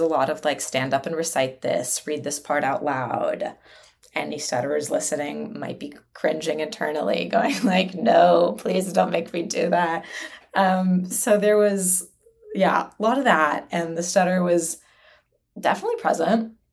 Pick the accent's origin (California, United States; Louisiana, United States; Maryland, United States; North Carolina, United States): California, United States; San Francisco; I was born in San Francisco, raised in San Francisco, but my parents are from the former Yugoslavia, so they raised me speaking Serbo-Croatian